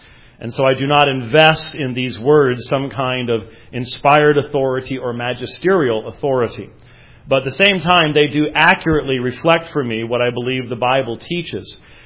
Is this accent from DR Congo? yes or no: no; Scotland, United Kingdom; I'm Scottish